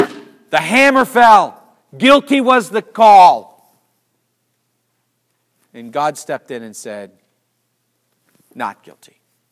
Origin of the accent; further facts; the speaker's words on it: United States; I'm an American. I was never a slave.